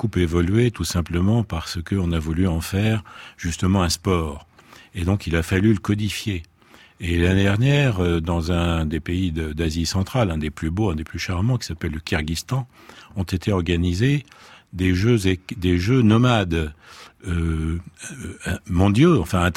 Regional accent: Paris, Île-de-France, France; born there; je suis né à Paris. Bien que je sois né il y a très très longtemps

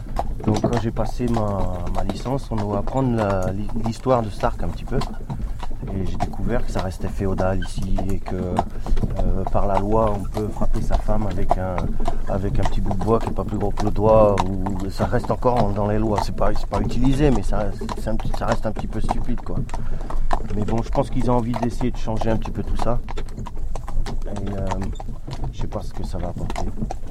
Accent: Brittany, France; je suis breton.

